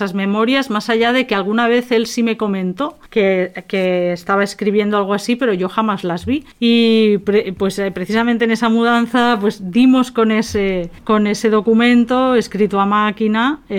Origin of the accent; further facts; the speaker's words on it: Barcelona, Catalonia, Spain; Yo soy de Barcelona.